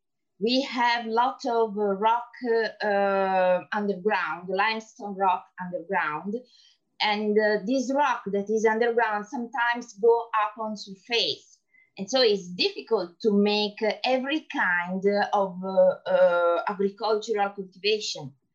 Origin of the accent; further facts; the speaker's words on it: Apulia, Italy; English is a second language; I come from Italy, Puglia. Puglia is the hill of the boot.